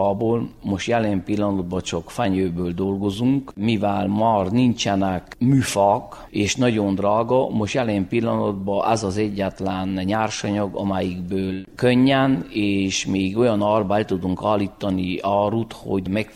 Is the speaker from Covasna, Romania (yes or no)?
yes; Lisnău, Covasna, Romania; Lisznyóból vagyok